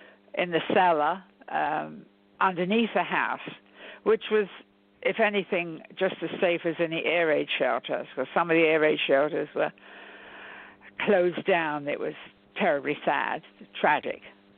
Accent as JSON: {"language": "English", "region": "London", "country": "United Kingdom", "tie": "born or raised there", "moved": "as an adult", "said": "I'm half English, half Irish, but I was brought up in London, so I'm a Londoner. And then I came over here in 1968, but London's my home."}